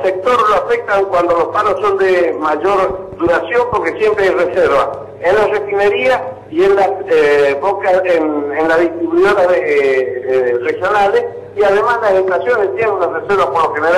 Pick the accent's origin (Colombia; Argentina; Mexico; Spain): Argentina; tenemos que apoyarlo como argentinos